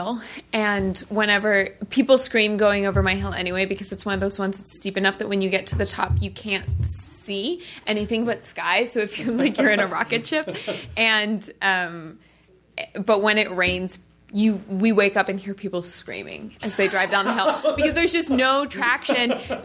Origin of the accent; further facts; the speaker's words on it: Colorado, United States; I'm from Colorado, so I know what you mean.